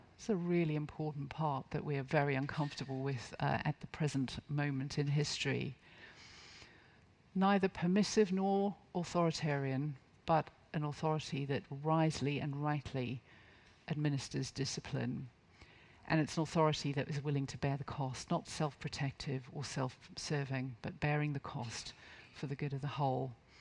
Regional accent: North East England, United Kingdom; I'm from the Northeast. This is close to our hearts.

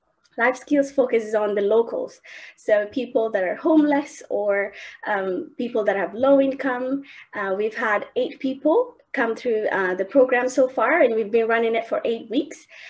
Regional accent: Ethiopia; English is a second language; moved away as an adult; now in London, United Kingdom; I'm a missionary from Ethiopia to Inspire St. James Church here in London. When I first moved here, my heart was to do outreach with everyone around their neighborhood.

